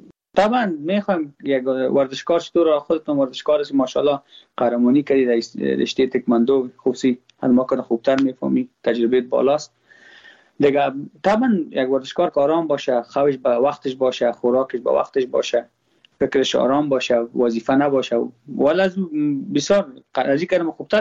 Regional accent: Afghanistan; ما خود ما افغان هستم.

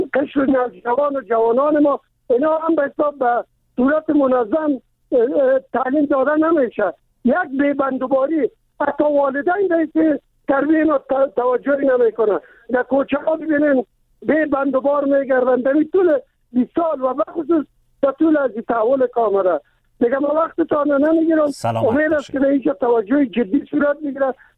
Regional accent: Kabul, Afghanistan; چون من خودم از کابل هستم

